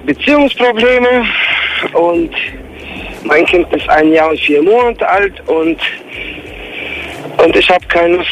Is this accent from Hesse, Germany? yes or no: yes; Hesse, Germany; Ich komme aus der Nähe Frankfurt am Main.